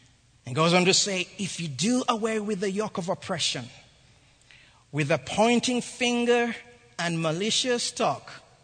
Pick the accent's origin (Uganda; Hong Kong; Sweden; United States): Uganda; As many of you know, I come from Uganda, and some of you have been to my mother's house. So I was raised in an interesting environment